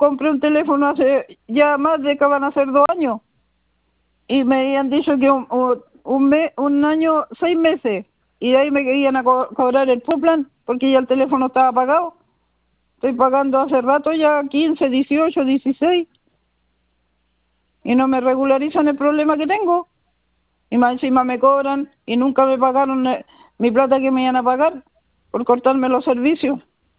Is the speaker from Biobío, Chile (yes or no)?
yes; Salto del Laja, Biobío, Chile; que era de Los Ángeles y yo soy del Salto en Laja.